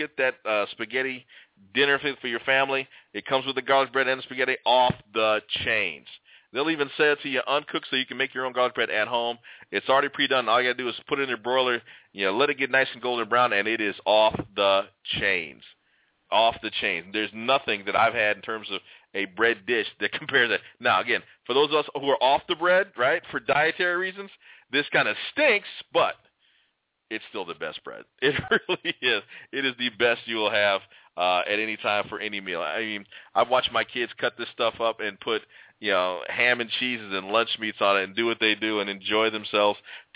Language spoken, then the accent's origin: English; Galesburg, Illinois, United States; I drove down to my hometown of Galesburg, Illinois. Woo! Kudos to Galesburg, Illinois.